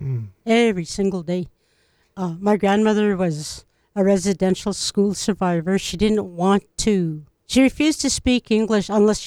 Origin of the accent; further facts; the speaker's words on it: Peace River, Alberta, Canada; I was born and raised in Peace River. I stayed there till I was 14.